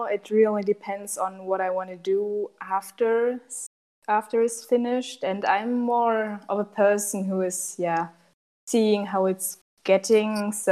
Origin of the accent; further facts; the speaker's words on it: Bonn, North Rhine-Westphalia, Germany; born there; English is a second language; now in Hamburg, Germany; 23. I was born in Bonn, and now I'm studying in Hamburg psychology